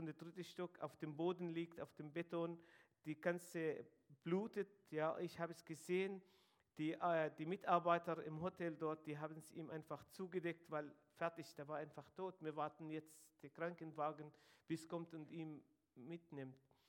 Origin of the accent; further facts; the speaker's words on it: Israel; German is a second language; komme von dem arabischen Hintergrund. Ich sage zu meiner Person, ich bin Israeli, aber kein Jude. Ich bin ein Araber, aber kein Muslim. Das heißt, in Israel leben 2% arabische Christen.